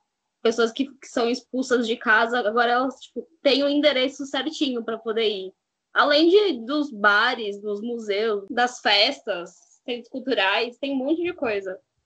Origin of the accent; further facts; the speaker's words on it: São Paulo, Brazil; eu tenho 29 anos e sou de São Paulo.